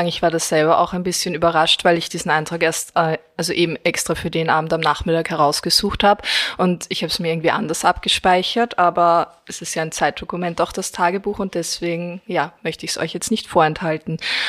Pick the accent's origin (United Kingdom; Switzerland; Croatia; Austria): Austria; Gänserndorf, Lower Austria; das war immer so eine Fortgelocation halt bei uns in Gänserndorf in Niederösterreich.